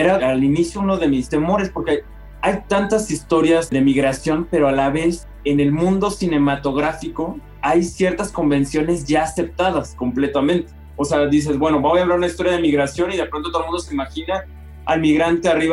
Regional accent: Zapopan, Jalisco, Mexico; en la gente de mi barrio, yo soy del barrio de Atemajac, en Zapopan, Jalisco

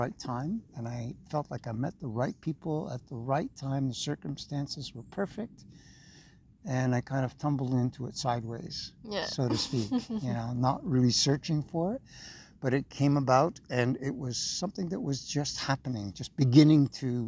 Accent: Montreal, Quebec, Canada; moved away as an adult; now in Vancouver, Canada; I am originally from Montreal. So I moved to Vancouver to work for my elder brother's health food store, at his health food store.

